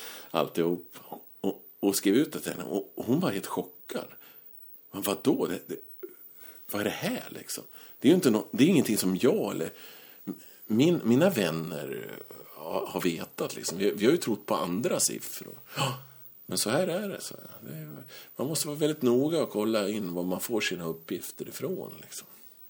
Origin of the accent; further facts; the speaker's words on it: Västerås, Västmanland County, Sweden; För jag är från Västerås.